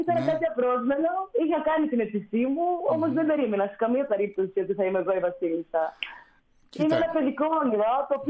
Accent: Patras, Western Greece, Greece; αγαπώ την πόλη μου, την Πάτρα, μεγάλωσα, γεννήθηκα εκεί. Είναι και η οικογένειά μου, οι φίλοι μου, όλοι.

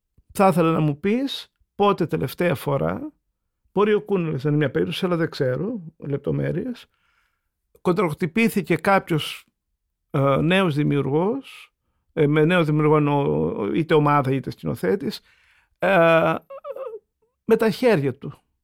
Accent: Thessaloniki, Central Macedonia, Greece; επειδή είμαι Θεσσαλονικιός

